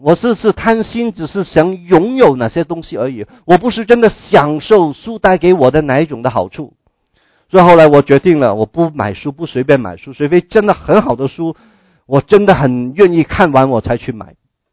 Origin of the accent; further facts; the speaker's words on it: China; 未雨绸缪 是我们中国人最懂得的事情，对不对？